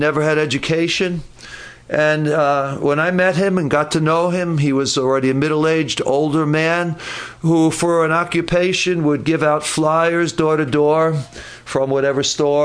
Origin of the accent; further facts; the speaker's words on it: New York City, New York, United States; I come from New York City. Not very many people have wells in New York City